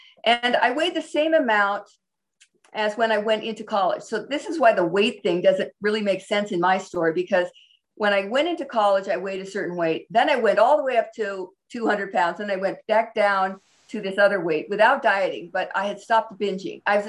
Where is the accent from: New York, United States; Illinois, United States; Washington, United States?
Washington, United States; Seattle; I was raised in Seattle and my mother had moved to San Diego.